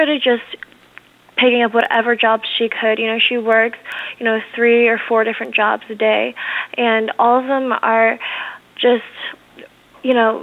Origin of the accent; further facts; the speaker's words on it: United States; born there; My parents immigrated from Korea, but they were both citizens, and I was born in the United States.